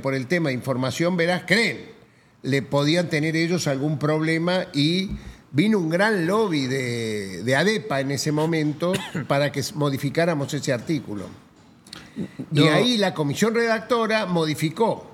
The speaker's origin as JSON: {"language": "Spanish", "region": "Neuquén", "country": "Argentina", "tie": "born or raised there", "said": "Yo me crié en Neuquén."}